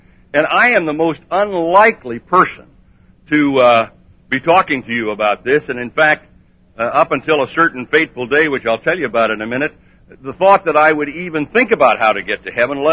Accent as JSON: {"language": "English", "region": "Colorado", "country": "United States", "said": "Well, I'm from Colorado. Anybody here from Colorado?"}